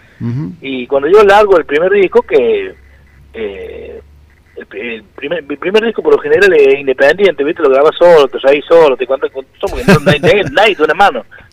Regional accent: San Francisco, Córdoba, Argentina; born there; No, yo nací en San Francisco.

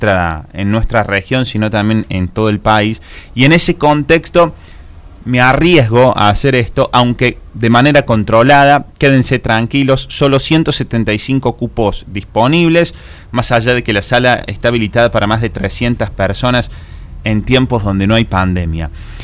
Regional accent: Colonia Caroya, Córdoba, Argentina; Nací, me crié y me eduqué en Colonia Carolla en el año 1989, el 15 de abril. O sea que mañana cumplo años.

